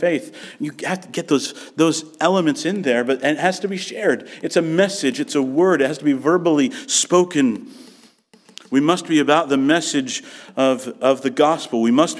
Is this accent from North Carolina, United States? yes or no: no; Virginia, United States; I come from Virginia. And let me be clear about something. We get snow in Virginia, all right?